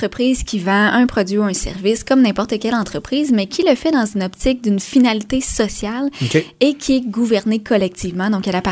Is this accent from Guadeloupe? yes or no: no; Quebec, Canada; notre façon d'être en tant que Québécois.